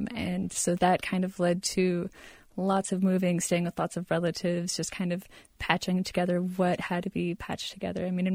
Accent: Las Vegas, Nevada, United States; also born or lived in Idaho / Arizona; I grew up mostly in Las Vegas. I had a little, dollop in Idaho and Arizona and, a lot of the West Coast. Mostly in Las Vegas.

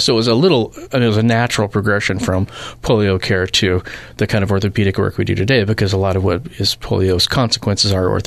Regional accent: Spokane, Washington, United States; I'm from Spokane, Washington, originally, and I watched the Shriners Hospital be built there, right across the street from a hospital that my dad was the CEO at.

